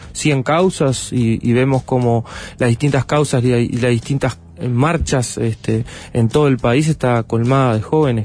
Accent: Rivera, Uruguay; Soy de Rivera.

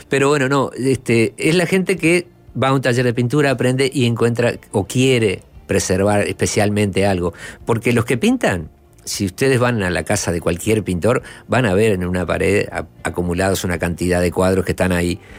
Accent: Pando, Canelones, Uruguay; En Pando somos los canarios, somos pocos

